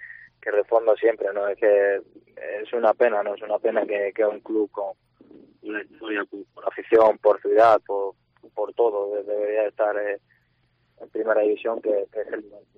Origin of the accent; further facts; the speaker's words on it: Málaga, Andalusia, Spain; de mi tierra, soy malagueño, también soy malaguista